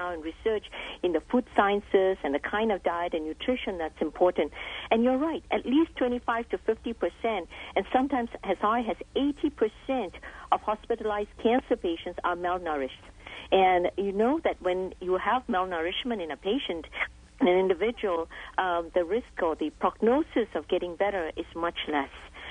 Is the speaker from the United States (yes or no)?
no; Singapore; When I said that I was from Singapore and we eat fermented soy products there